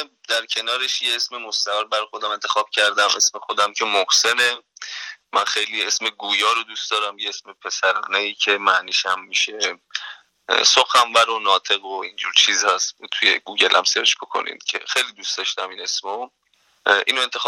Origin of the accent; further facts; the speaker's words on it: Gonbad-e Kavus, Golestan, Iran; moved away; از شهر گنبد کاووس، استان گلستان.